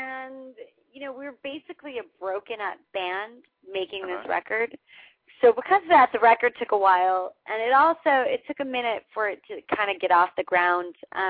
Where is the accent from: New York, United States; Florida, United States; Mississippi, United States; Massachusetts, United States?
New York, United States; New York City; We're from New York City, yes.